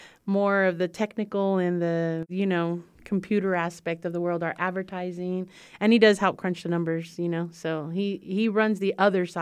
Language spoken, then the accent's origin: English; California, United States; I'm more Californian style because that's where I grew up. That's where I was born and raised.